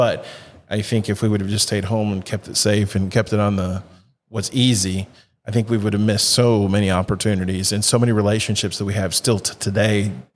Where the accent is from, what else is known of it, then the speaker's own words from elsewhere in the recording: United States; U.S. is my home country. That's where I feel most comfortable.